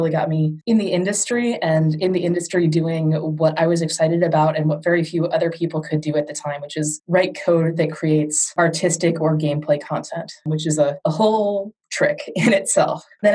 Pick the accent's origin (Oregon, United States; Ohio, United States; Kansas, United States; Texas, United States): Ohio, United States; also born or lived in Atlanta, Georgia; I grew up in a combination of Ohio and Atlanta. Ohio, I was one town over from Bill Watterson, who drew Calvin and Hobbes.